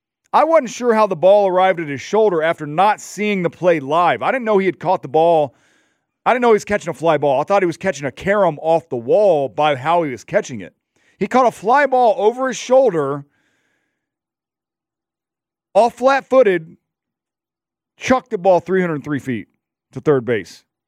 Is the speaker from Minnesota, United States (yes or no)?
no; Louisiana, United States; And look, I'm not from New York. I'm from Louisiana. Look up stereotypical person from Louisiana.